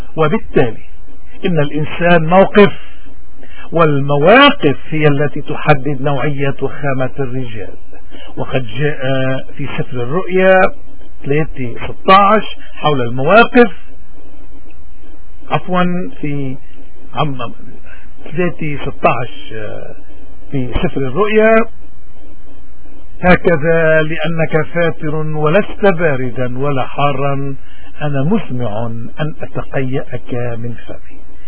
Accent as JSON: {"language": "Arabic", "country": "Lebanon", "said": "واجبنا الإيمان والوطن كلبنانيين سياديين وأحرار"}